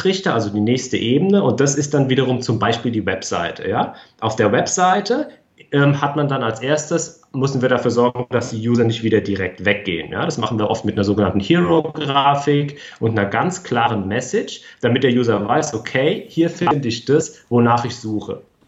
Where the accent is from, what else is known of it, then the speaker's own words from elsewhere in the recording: Bensheim, Hesse, Germany; born there; Nee. Ich bin gebürtiger Bensheimer.